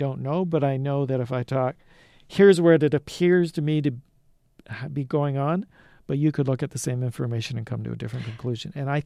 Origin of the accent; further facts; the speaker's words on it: Brantford, Ontario, Canada; And I'm from Brantford.